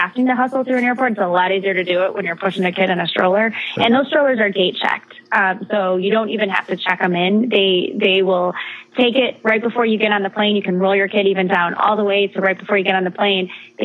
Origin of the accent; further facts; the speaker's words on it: Chicago, Illinois, United States; I mean, I'm from Chicago, and Chicago O'Hare is a gigantic airport.